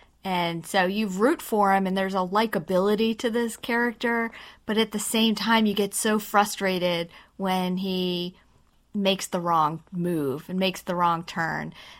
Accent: Baltimore, Maryland, United States; I'm from Baltimore, and I didn't get that.

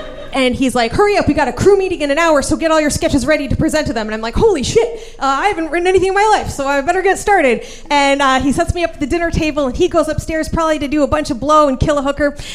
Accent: Scottsdale, Arizona, United States; You know, we're both from Scottsdale.

